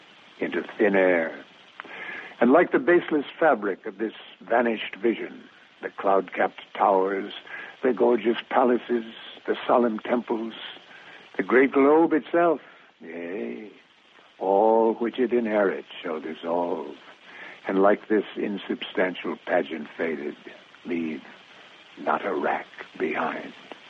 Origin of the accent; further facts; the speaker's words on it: Michigan, United States; I'm grateful that I was born in America, that cradle of freedom and opportunity, where a kid from the Michigan Northwoods can work hard and make something of his life.